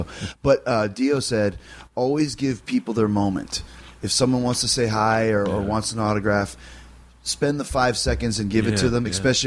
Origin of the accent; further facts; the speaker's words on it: Canada; I grew up in Canada.